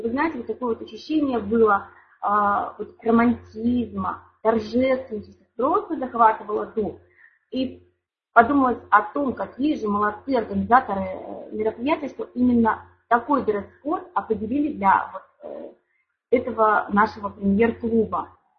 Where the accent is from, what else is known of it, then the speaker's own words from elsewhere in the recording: Tyumen, Tyumen Oblast, Russia; я из Тюмени.